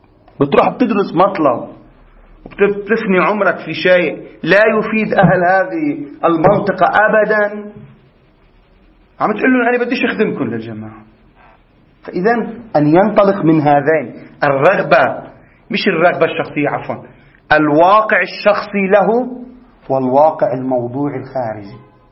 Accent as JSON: {"language": "Arabic", "country": "Lebanon", "said": "واحد من بلدنا نحن من لبنان مثلا"}